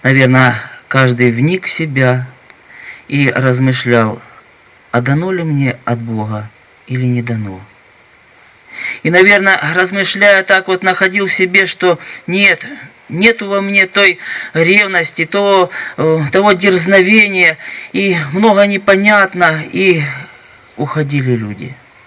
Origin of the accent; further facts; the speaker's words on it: Timashevsk, Krasnodar Krai, Russia; из Тимошевска.